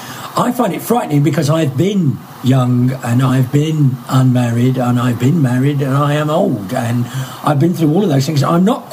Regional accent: England, United Kingdom; I am of that age that you know, bad, I don't know. I'm English, for one, and two, brought up in the last vestiges of punk.

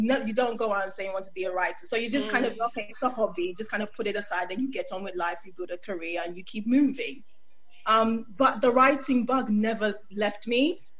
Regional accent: Nigeria; I'm Nigerian, I'm Igbo.

